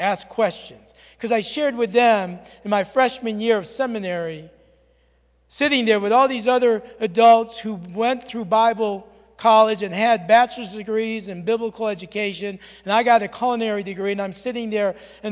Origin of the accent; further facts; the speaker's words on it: New York City, New York, United States; So I will do my best to speak more slowly. Being a New Yorker, I get excited